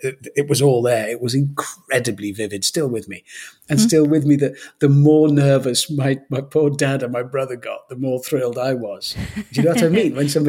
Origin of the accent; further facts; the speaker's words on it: Birmingham, West Midlands, United Kingdom; when I was a kid growing up in Birmingham